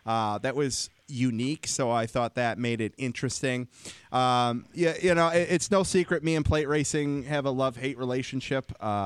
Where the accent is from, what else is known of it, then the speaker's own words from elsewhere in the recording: Michigan, United States; founded by Melinda Russell from Kazoo, Michigan, my home state.